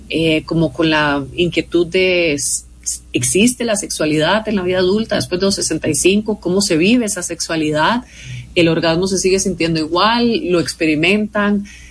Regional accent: Costa Rica; yo me siento tica

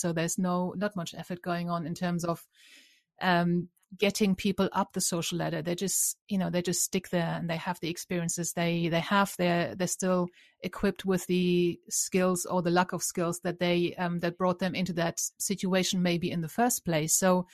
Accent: London, United Kingdom; I felt as a Londoner, because I, you know, and obviously in London, unless you're really well off, you live in very bad areas, and I lived in very bad areas along with everyone else, but I felt very at home and I felt very safe there.

